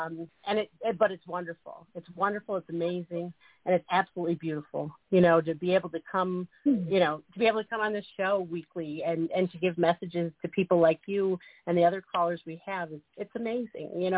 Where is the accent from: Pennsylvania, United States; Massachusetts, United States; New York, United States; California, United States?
New York, United States; You know, I'm also a New Yorker, but let me tell you about this part.